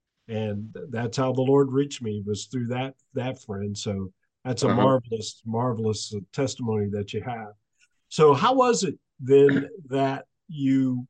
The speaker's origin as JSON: {"language": "English", "region": "Florida", "country": "United States", "tie": "born or raised there", "said": "I have, and it's because I grew up in Florida."}